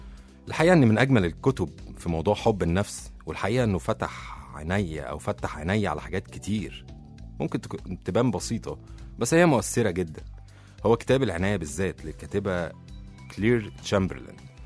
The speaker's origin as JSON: {"language": "Arabic", "town": "Alexandria", "region": "Alexandria Governorate", "country": "Egypt", "said": "متعتنا كانت في الشتاء إحنا كاسكندرانية"}